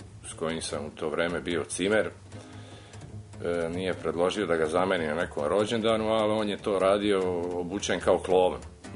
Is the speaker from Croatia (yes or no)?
yes; Split, Split-Dalmatia County, Croatia; moved away as an adult; now in Belgrade, Serbia; dolazim iz Splita. U Beogradu sam već skoro 8 godina, razlog je naravno ljubav, oženjen i ostao da živim tu.